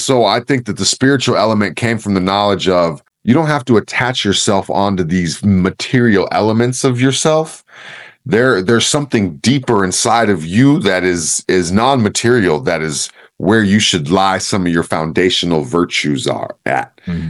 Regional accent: Oakland, California, United States; the culture that I was from Oakland, California, bro. I thought I was hood rich.

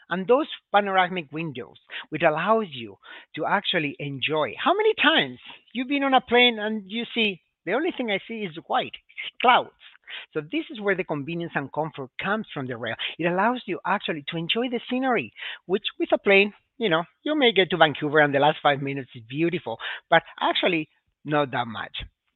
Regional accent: Spain; English is a second language; You know, I'm really from Spain, like I mentioned.

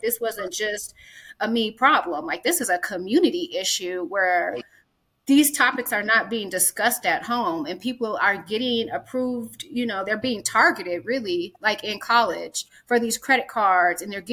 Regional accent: Denver, Colorado, United States; Denver born, yeah. Denver raised, Denver bred. So yes, I am originally from Denver, born and raised.

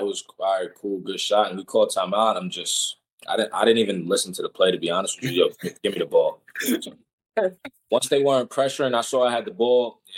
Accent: Long Island, New York, United States; I'm a little biased. I'm from Long Island, so I'm going to say we have them.

